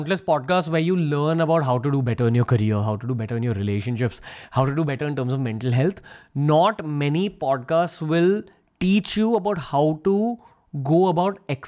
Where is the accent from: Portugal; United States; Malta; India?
India; I think being Indian is about being in a community.